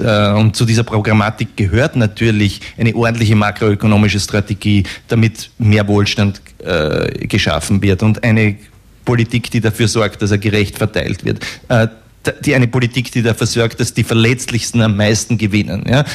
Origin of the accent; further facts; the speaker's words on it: Austria; Ich bin ein Österreicher und beobachte das aus der Ferne